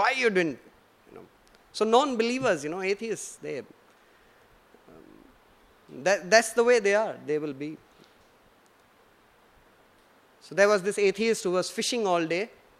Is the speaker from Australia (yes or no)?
no; Rajasthan, India; You know, we are from Rajasthan, we are Marwadis.